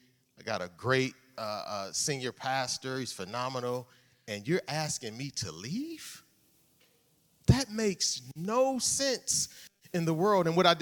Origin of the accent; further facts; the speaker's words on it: Cleveland, Ohio, United States; now in Toledo, United States; especially in Toledo, I'm from Cleveland, don't boo me.